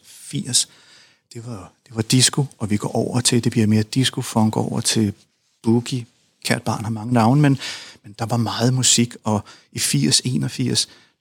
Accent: Skovlunde, Capital Region of Denmark, Denmark; Jeg er vokset op i Skovlunde, som ligger uden for København.

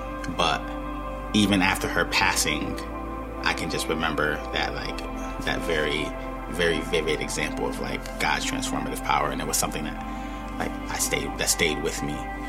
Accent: New Haven, Connecticut, United States; I grew up, born and raised in New Haven.

